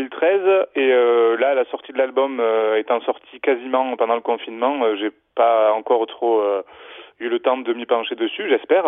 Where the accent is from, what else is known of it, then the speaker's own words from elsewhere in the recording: Arvieux, Provence-Alpes-Côte d'Azur, France; Je suis d'un petit village qui s'appelle Arvieux.